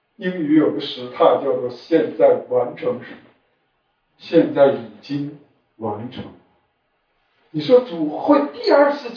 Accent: China; now in Japan; 我小的时候在中国看电影，好人坏蛋一分为二。后来我来日本看日本的电视电影

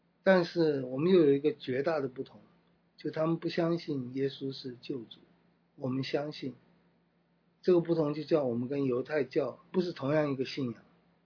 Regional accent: China; 我们中国人在面对西方文明的时候，面对这个列强的时候

